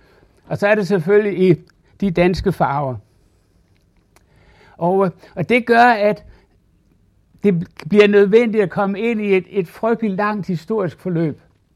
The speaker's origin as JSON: {"language": "Danish", "region": "Capital Region of Denmark", "country": "Denmark", "said": "jeg er blevet spurgt, om jeg er sønderjyder, og det er jeg ikke. Jeg er bornholmer."}